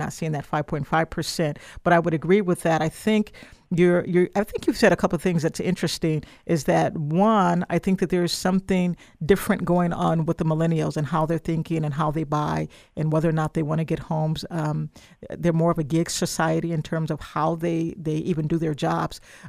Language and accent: English; Illinois, United States; you know, I'm from Illinois, so I'm interested in the Chicago housing market.